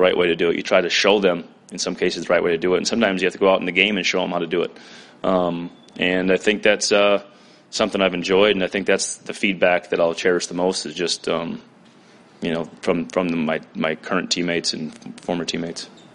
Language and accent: English; Iowa, United States; also born or lived in South Dakota; I grew up in South Dakota to Iowa to here